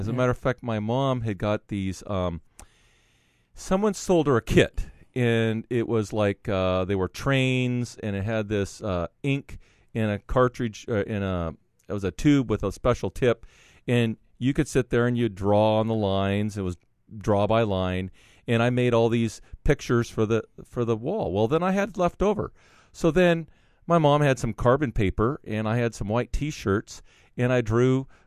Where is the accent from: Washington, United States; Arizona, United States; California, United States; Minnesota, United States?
Washington, United States; Ferndale; I grew up in Ferndale, so we went to Ira Yeager's up in Bellingham